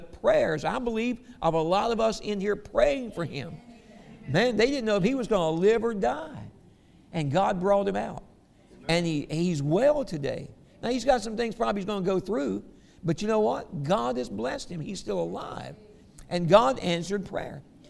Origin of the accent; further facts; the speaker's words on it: the South, United States; We're from the South, all right? We like stuff like that.